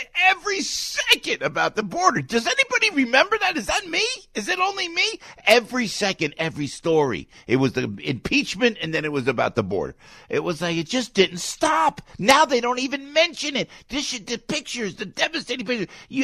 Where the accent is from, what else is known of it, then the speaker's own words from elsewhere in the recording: Arkansas, United States; I'm from Arkansas.